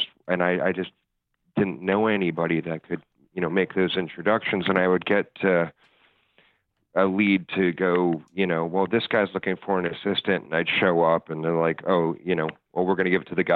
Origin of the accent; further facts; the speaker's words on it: Chicago, Illinois, United States; I grew up in Chicago, when I'd gotten out of high school, I tried to get an internship, a summer internship at any of the recording studios there.